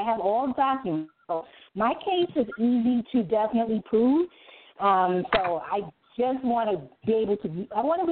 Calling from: New York City, New York, United States; I'm calling from New York City.

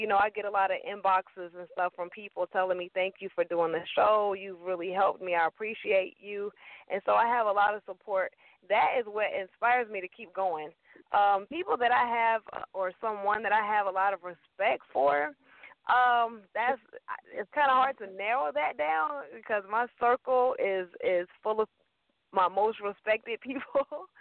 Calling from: Atlanta, Georgia, United States; I am calling from Atlanta, Georgia, and I am the host of a show called What's the Deal?

